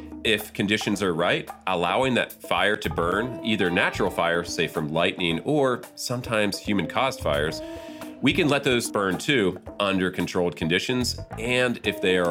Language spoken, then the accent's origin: English; Wheeling, West Virginia, United States; And I grew up in Wheeling, West Virginia, along the Ohio River. And so I spent some time in the creeks and streams that flowed into the Ohio R